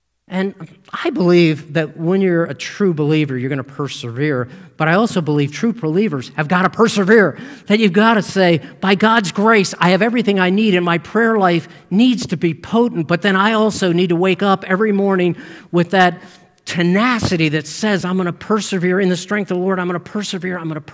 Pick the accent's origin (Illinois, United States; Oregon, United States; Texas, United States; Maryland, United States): Maryland, United States; although he did pastor in Maryland, and I grew up in Maryland, so there's sort of that connection